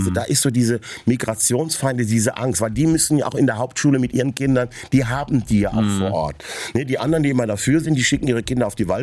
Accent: Essen, North Rhine-Westphalia, Germany; born there; weil ich halt eine linksradikale Backe war und das in Bayern. Also man muss wissen, ich bin in Essen geboren.

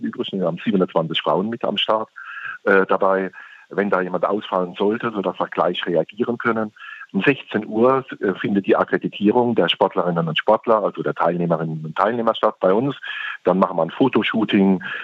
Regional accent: Rhineland-Palatinate, Germany; Also als Pfälzer trinkt man ja gerne den einen oder anderen Schorle.

